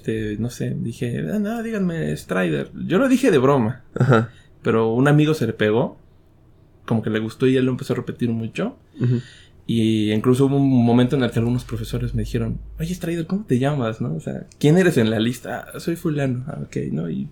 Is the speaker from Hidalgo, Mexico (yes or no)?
yes; Pachuca, Hidalgo, Mexico; also born or lived in Sahagún; Yo nací en Sahagún, que está muy cerca de Pachuca, pero me pasé chiquillo a Pachuca y siempre he vivido allá.